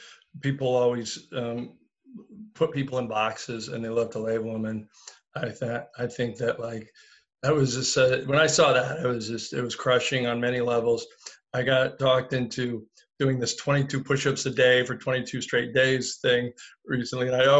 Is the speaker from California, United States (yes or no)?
yes; Sacramento, California, United States; I was a hayseed from Sacramento. I didn't know what I was doing.